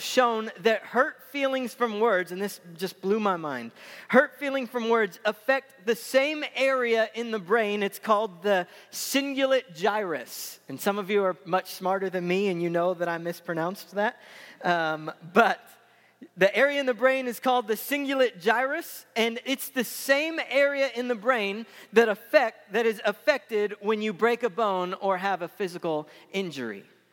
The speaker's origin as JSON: {"language": "English", "town": "Tulsa", "region": "Oklahoma", "country": "United States", "said": "So I'm from Tulsa, Oklahoma, but my family and my grandparents, they had a little farm in Kellyville, Oklahoma that had 80 acres."}